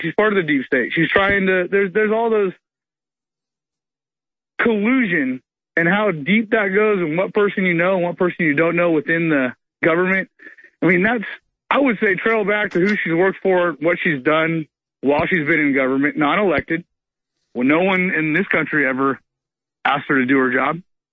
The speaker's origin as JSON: {"language": "English", "region": "California", "country": "United States", "tie": "born or raised there", "said": "from growing up in California, I went to college at San Jose State University, about 30 miles south of San Francisco"}